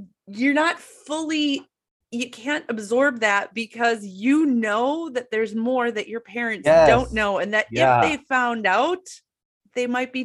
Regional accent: Midwest, United States; I grew up in the Midwest in a very Catholic family. I went to a Catholic school.

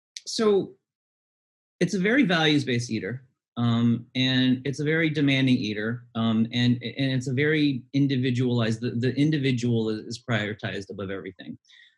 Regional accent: Detroit, Michigan, United States; I grew up in the Detroit area. So growing up, you go to the auto show all the time.

